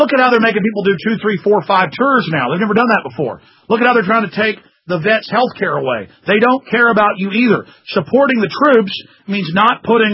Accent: Texas, United States; I have a lot of my family's in the military or been in the military. I'm from Texas.

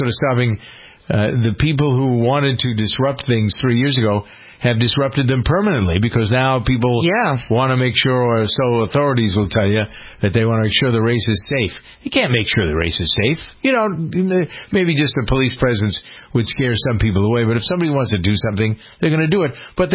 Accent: Framingham, Massachusetts, United States; My hometown of Framingham is the third town that they go through.

